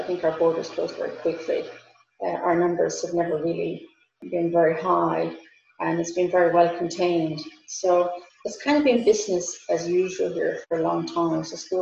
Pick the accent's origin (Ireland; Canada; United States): Ireland; Connacht; I'm from West Galway, so the Gaeltacht area in Galway, an Irish-speaking area about 30 to 35 kilometres west of Galway City